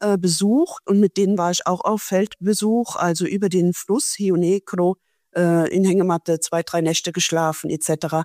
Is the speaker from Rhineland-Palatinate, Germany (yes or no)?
yes; Gindorf, Rhineland-Palatinate, Germany; Also ich komme aus der Nähe, aus einer Stadt, wo eine relativ bekannte Getränkefirma herkommt.